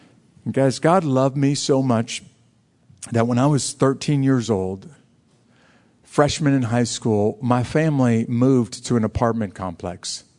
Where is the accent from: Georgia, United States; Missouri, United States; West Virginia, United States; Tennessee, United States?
Georgia, United States; Fort Benning; it happens in my hometown in Fort Benning, Georgia.